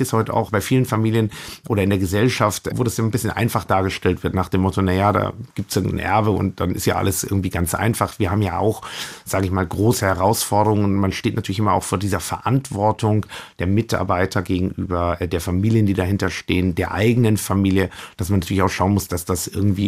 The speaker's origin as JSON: {"language": "German", "town": "Coburg", "region": "Bavaria", "country": "Germany", "tie": "born or raised there", "said": "ich bin aufgewachsen in Coburg, ich kannte Coburg"}